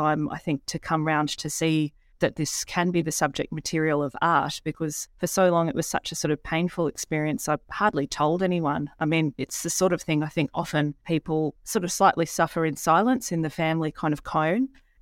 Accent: Gold Coast, Queensland, Australia; I grew up on the Gold Coast, but my dad was English and a huge reader.

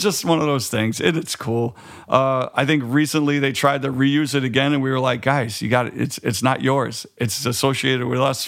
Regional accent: Queens, New York, United States; for us growing up in Queens, it was just there.

